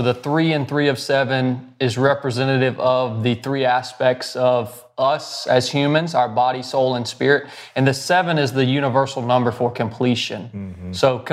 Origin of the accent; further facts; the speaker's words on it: Georgia, United States; Background on me, I was born and raised in North Georgia, never played sports, never swam in a swimming pool.